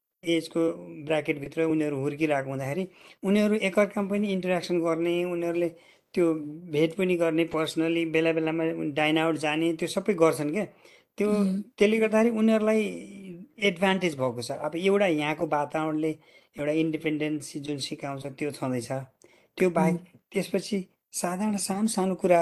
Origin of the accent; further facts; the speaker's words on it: Tikapur, Sudurpashchim Province, Nepal; हाम्रो चाहिँ पुर्ख्यौली घर भनौँ न बुवा हजुरबुवा हजुरबुवाहरूको चाहिँ प्युठान हो खास त्यसपछि हामी बसाइसराई यानि कि माइग्रेट भएर टिकापुर गएर हाई स्कुल चाहिँ टिकापुरसम्म टिकापुरमा गरेको हाई स्कुलसम्म